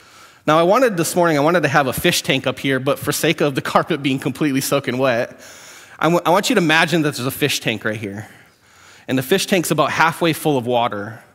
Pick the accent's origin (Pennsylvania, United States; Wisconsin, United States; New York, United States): Wisconsin, United States; I grew up in Wisconsin. This is mild compared to up there.